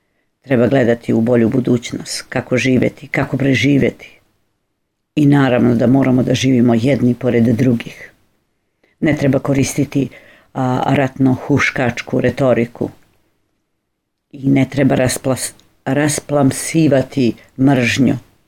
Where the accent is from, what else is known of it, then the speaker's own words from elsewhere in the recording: Duge Njive, Peja District, Kosovo; kod mene u selu odakle sam ja, kod Kline, Duge njive kod Kline